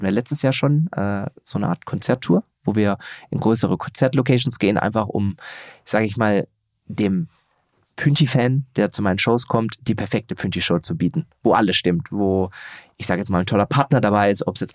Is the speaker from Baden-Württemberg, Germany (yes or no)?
yes; Heilbronn, Baden-Württemberg, Germany; War ich in meiner Heimatstadt in Heilbronn